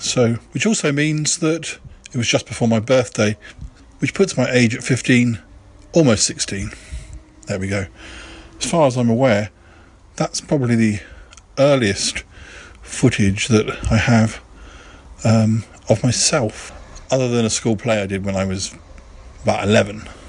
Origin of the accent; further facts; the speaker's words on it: Salisbury, South West England, United Kingdom; although it's not too far from Salisbury, my hometown, it's not that great to get to unless you've got a car